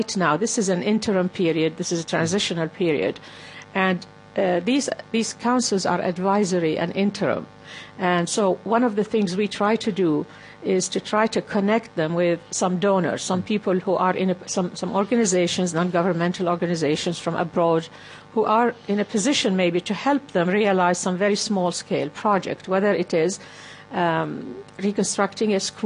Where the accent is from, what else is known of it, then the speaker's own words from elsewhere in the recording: Mosul, Nineveh, Iraq; also born or lived in Baghdad; We are from Mosul, from the north, but my father moved to Baghdad, moved the family. He was a lawyer. And up until 1991, they lived in Baghdad.